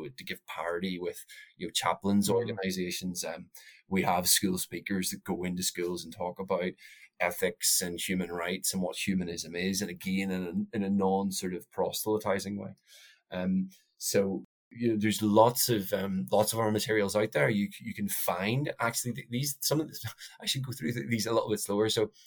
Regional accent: Northern Ireland, United Kingdom; because I'm from Northern Ireland

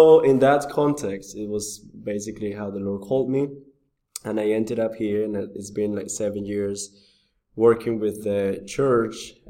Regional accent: Colombia; now in London, United Kingdom; I'm originally from Colombia.

